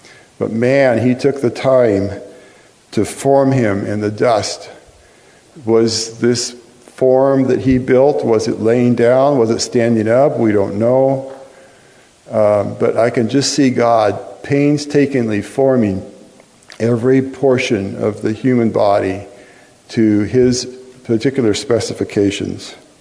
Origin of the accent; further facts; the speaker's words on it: California, United States; growing up in California. We lived in the Napa Valley, right below the St. Helena Sanitarium and Hospital, as it was called then.